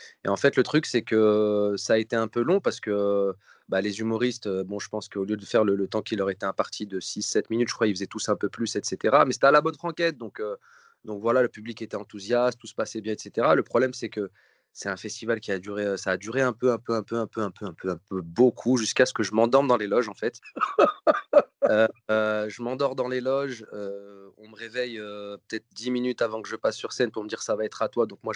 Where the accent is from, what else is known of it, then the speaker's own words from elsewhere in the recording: Lyon, Auvergne-Rhône-Alpes, France; au lieu de vivre un très beau rêve en tant que Lyonnais